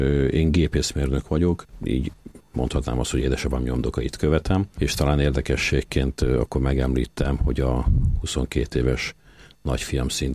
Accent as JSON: {"language": "Hungarian", "town": "Győr", "region": "Győr-Moson-Sopron", "country": "Hungary", "tie": "born or raised there", "said": "Győrben születtünk, ott éltünk, mai napig ott élünk mindannyian a család."}